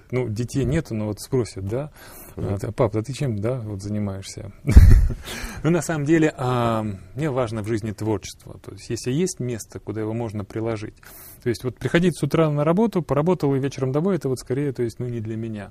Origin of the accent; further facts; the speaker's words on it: Moscow, Russia; born there; Родился в Москве.